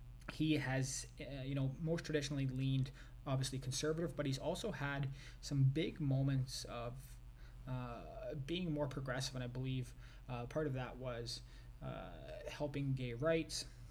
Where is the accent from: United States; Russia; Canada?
Canada; even why I'm talking about this as a Canadian